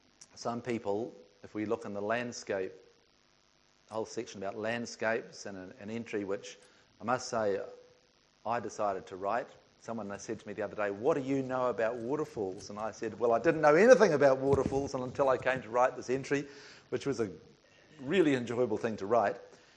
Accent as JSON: {"language": "English", "country": "New Zealand", "said": "as a historian and I guess as a New Zealander from doing this theme"}